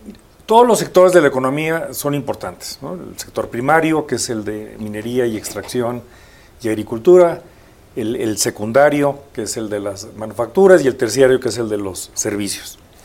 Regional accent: Guanajuato, Mexico; de donde yo soy originario, que es Guanajuato

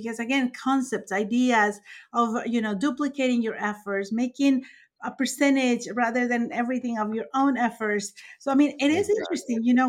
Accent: Mexico; English is a second language; moved away as an adult; again, I'm Mexican and I came here at 18 years old.

